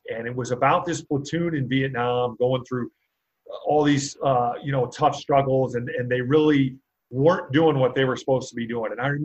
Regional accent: New Haven, Connecticut, United States; Yeah, I grew up in New Haven, Connecticut. My parents were musicians. I grew up in a musical family, not in a real military family.

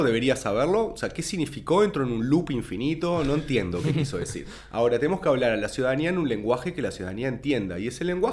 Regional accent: Uruguay; a un diagnóstico de qué tenemos que hacer como uruguayos

